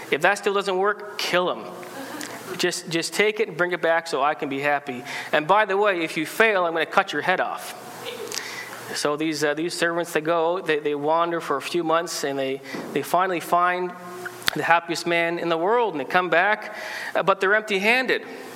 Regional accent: Ontario, Canada; now in British Columbia, Canada; I come from Ontario. In Ontario, we do things a little differently than in BC in some ways.

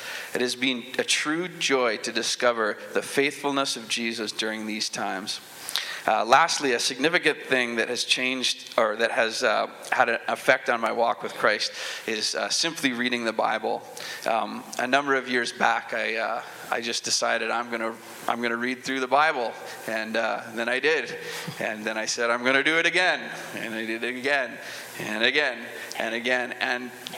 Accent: Abbotsford, British Columbia, Canada; I grew up in Abbotsford, BC, here in beautiful British Columbia, in the loving care of wonderful Christian parents. I accepted Jesus at a very young age, and I grew up attending Central Heights Mennonite Brethren Church

